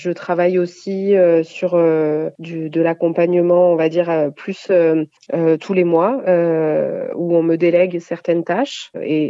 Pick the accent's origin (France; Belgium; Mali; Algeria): France; Auvergne-Rhône-Alpes; Je suis originaire de Haute-Savoie, il faut le dire. Donc, je suis très attachée aux montagnes